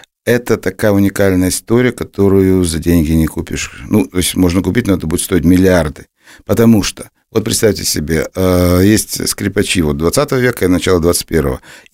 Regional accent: Odesa, Odesa Oblast, Ukraine; Ну, вы знаете, ну, я одессит.

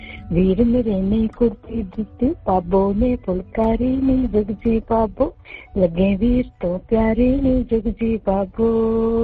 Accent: Chandigarh, India; ਤੇ ਬੇਟੀ ਮੈਂ ਚੰਡੀਗੜ੍ਹ ਤੋਂ ਆਈ ਹੋਈ ਹਾਂ

